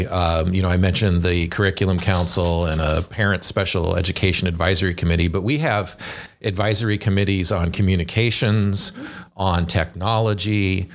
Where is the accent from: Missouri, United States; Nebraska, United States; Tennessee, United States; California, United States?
Nebraska, United States; Allen; When I was growing up in Allen, Nebraska, which is a little town of about 400 in the northeast corner of the state